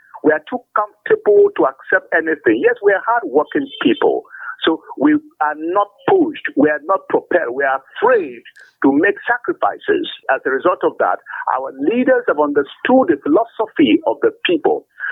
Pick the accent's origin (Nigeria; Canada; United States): Nigeria; Cross River; I am from Cross River State, and if I go to my village in Obaluku, where I come from